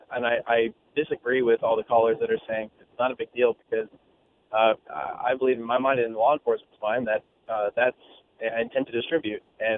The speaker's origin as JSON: {"language": "English", "region": "Oregon", "country": "United States", "said": "and I'm from Oregon, actually, where marijuana is obviously recreationally legal to have an ounce on a person."}